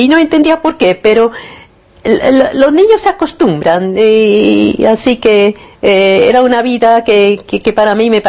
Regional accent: Barcelona, Catalonia, Spain; born there; also born or lived in New Zealand / Italy / Argentina

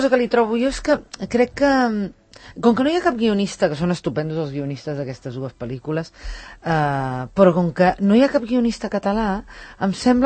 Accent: Catalonia, Spain; now in Madrid, Spain

